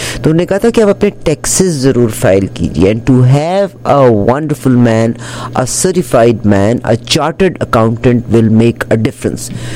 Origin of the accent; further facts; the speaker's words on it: Pakistan; now in Canada; یہ انڈیا میں پیدا ہوا, میں پاکستان میں پیدا ہوئی, and I was living in Pakistan. پھر ہم کینیڈا میں آ گئے